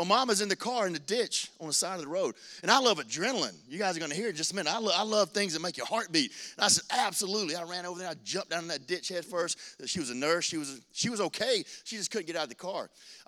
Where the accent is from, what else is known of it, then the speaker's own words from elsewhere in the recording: Macon, Georgia, United States; I'm from Macon, Georgia. If you threaten one snowflake where I come from, we shut the whole city down.